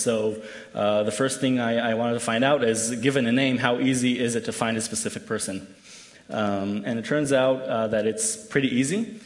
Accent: Israel; as the title suggests, I came here from... I came here from Israel to talk about the Israeli population census

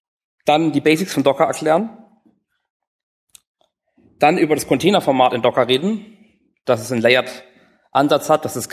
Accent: Karlsruhe, Baden-Württemberg, Germany; Ich komme aus Karlsruhe.

